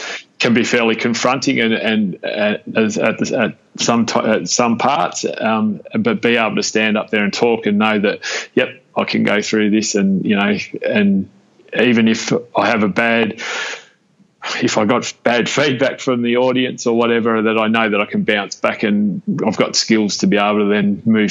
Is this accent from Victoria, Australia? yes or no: yes; Melbourne, Victoria, Australia; I was born and bred in Melbourne, Victoria, Australia. And my mum and dad were small business owners, and we moved around a fair bit